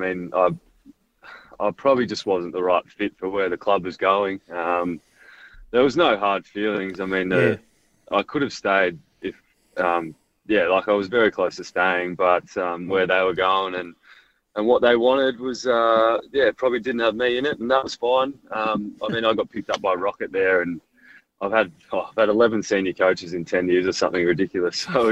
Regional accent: Melbourne, Victoria, Australia; Yeah, I grew up in East Bentley. Played junior footy with St. Peter's Footy Club, and then with Sandy Dragons in the TAC Cup.

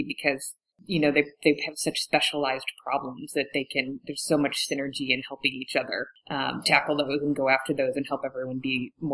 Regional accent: New York, United States; I grew up near Syracuse, and so I was really excited to see him referenced

